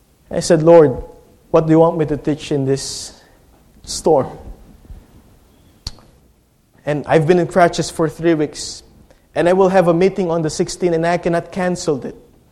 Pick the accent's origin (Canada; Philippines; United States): Philippines; in my position in the Philippines, as a Filipino, my position is center.